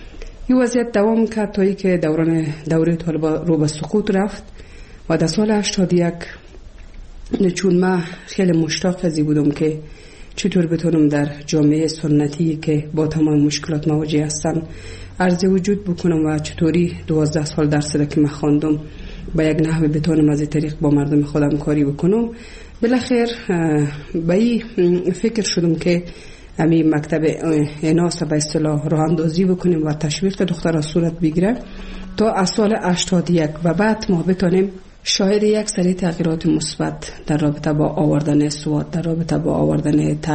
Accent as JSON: {"language": "Persian", "region": "Kabul", "country": "Afghanistan", "tie": "born or raised there", "also_born_or_lived": "Shibar, Bamyan", "said": "از ولسوالی شیبر ولایت بامیان هستم. در سال 1356 در یک خانواده روشن فکر من در ولایت کابل به دنیا آمدم و تحصیلات خودم در کابل و پایان رساندم تا صنف 12"}